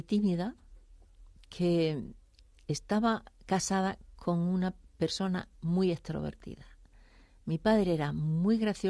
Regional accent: Zafra, Extremadura, Spain; me iban surgiendo mis propias anécdotas de mi infancia en Zafra

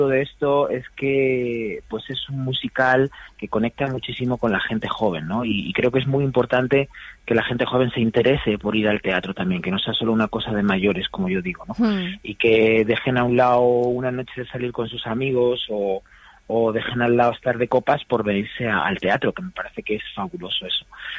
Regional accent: Plasencia, Extremadura, Spain; imagínate llevarlo a Plasencia, a mi tierra

